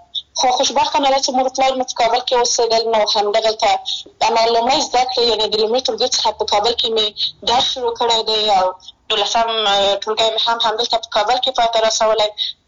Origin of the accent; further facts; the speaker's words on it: Maidan Wardak, Afghanistan; زه د میدان وردګ ولایت څخه یم